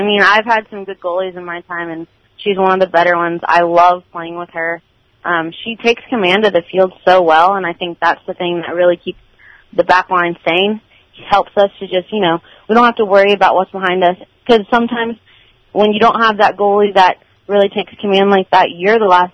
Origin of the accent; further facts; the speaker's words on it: San Antonio, Texas, United States; So I actually grew up in San Antonio. I grew up in Church, Texas. Went to Clemens my freshman year of high school, and then I transferred to Allen. My dad's job moved us up there.